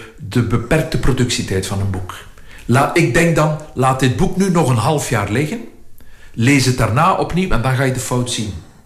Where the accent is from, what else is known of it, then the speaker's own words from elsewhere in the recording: Ghent, Flanders, Belgium; Ik krijg daar in Gent, waar ik vandaan kom, noemen we dat kikkenvlees.